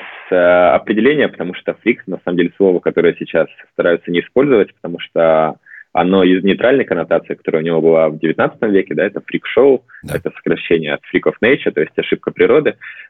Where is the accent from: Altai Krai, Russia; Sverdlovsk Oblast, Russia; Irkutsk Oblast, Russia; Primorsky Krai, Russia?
Irkutsk Oblast, Russia; Irkutsk; А я сам из Иркутска, и это почти Новосибирск